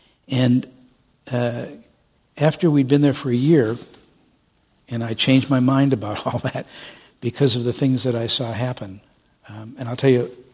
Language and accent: English; Detroit, Michigan, United States; And I said, "Yeah, I'm from Detroit. My dad told me to be polite.